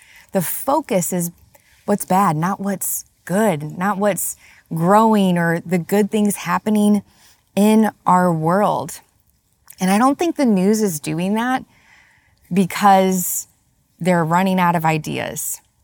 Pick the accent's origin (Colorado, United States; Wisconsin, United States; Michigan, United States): Wisconsin, United States; also born or lived in Missouri / Indiana; Now, I'm from the Midwest. I was born and raised in Wisconsin, lived many years in Missouri and Indiana.